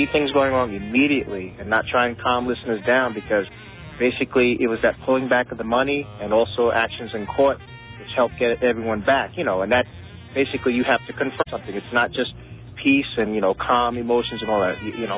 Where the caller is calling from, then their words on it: Hempstead, New York, United States; I'm down from Hempstead.